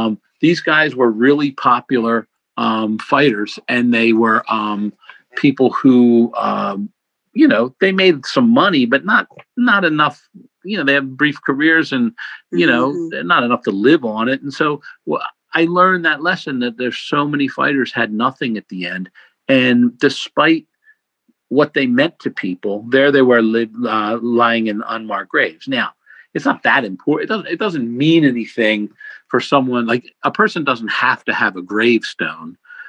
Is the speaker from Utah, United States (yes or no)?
no; New Jersey, United States; I grew up in South Jersey, I live in South Jersey, about 10 or 11 miles from Philadelphia.